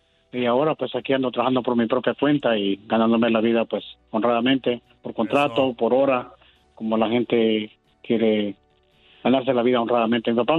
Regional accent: Guatemala; Guatemala.

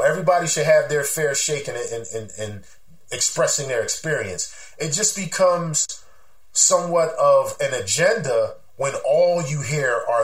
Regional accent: Philadelphia, Pennsylvania, United States; Now, of course, I'm from Philly.

